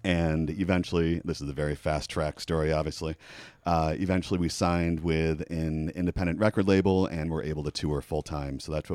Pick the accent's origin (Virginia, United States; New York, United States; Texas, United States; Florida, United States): New York, United States; Saratoga; moved away as an adult; I grew up in Saratoga. I went to Skidmore College. My father teaches at Skidmore, so that was a nice financial advantage to have. And after Skidmore, I moved to New York